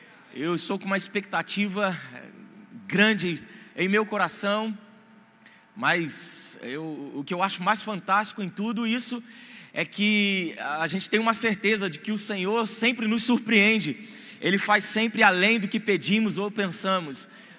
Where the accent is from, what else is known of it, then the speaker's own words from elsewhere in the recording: Seropédica, Rio de Janeiro, Brazil; Eu venho de Seropédica, é uma cidade lá no estado do Rio de Janeiro. Eu congrego no Verbo da Vida lá no Rio de Janeiro. Há 12 anos estou lá, servindo como pastor auxiliar.